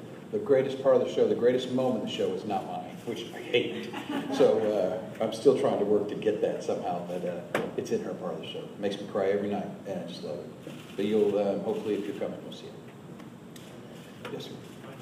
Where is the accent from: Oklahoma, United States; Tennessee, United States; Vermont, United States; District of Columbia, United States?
Oklahoma, United States; I didn't expect it to be, just because I'm from Oklahoma.